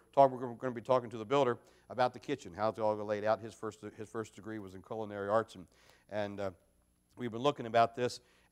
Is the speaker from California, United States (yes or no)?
no; Maryland, United States; from Carroll County, Maryland.